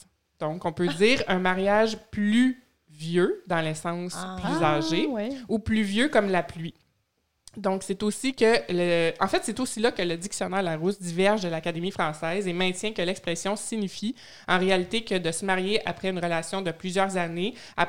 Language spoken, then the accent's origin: French; Quebec, Canada; accent: Quebec; Mais oui, je vais user de mon accent québécois.